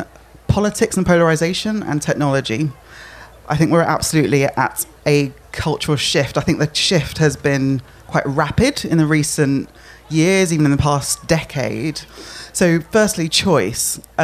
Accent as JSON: {"language": "English", "region": "Lagos", "country": "Nigeria", "tie": "born there", "said": "he was born in Yorkshire, I was born in Lagos. Like that's a lot of miles in between."}